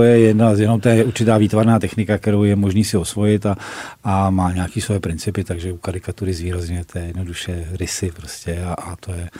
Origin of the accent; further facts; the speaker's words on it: Prague, Czechia; Já jsem vyrůstal na Jižním městě. Narodil jsem se teda na Vinohradech, ale po roce mýho života, kdy jsme bydleli blízko Staroměstského náměstí, jsme se přestěhovali jako rodina tehda za hlubokého komunismu na Jižní město, který se čerstvě stavilo.